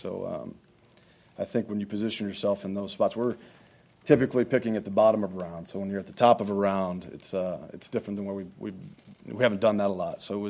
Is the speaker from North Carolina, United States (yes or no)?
yes; Raleigh, North Carolina, United States; I'm from Raleigh, North Carolina, so I know a little bit of some people down there.